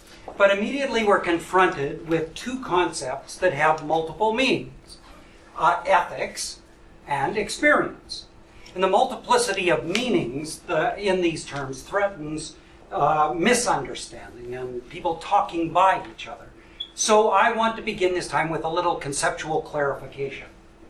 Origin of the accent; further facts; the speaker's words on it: Winnipeg, Manitoba, Canada; I'm from Winnipeg.